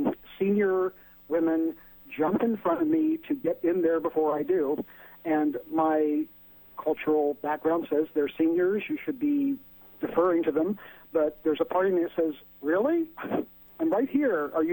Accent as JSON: {"language": "English", "region": "Midwest", "country": "United States", "moved": "yes", "said": "I'm from the Midwest. I moved here 25 years ago, and when I'm waiting on the Muni Underground"}